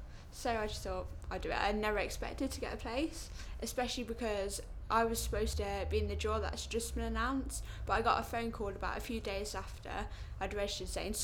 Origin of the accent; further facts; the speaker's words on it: Rugby, West Midlands, United Kingdom; I'm 16 and I come from Rugby in Warwickshire.